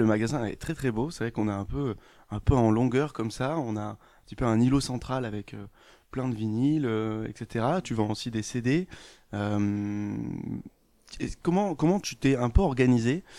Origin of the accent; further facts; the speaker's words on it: Manosque, Provence-Alpes-Côte d'Azur, France; moi c'est pareil, j'ai grandi plus dans la Provence, vers Manosque, etc.